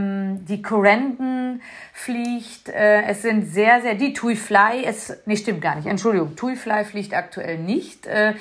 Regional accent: North Rhine-Westphalia, Germany; also wir kommen aus Nordrhein-Westfalen. Unser Flughafen, also der nächste ist Düsseldorf.

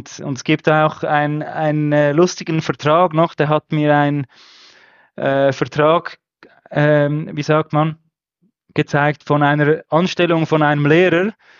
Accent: Zurich, Switzerland; Ich bin aus der Schweiz, aus Zürich.

